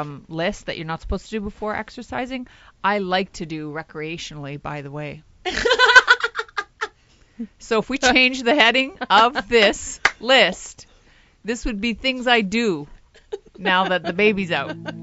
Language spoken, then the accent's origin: English; Canada; I grew up in a trailer in Canada.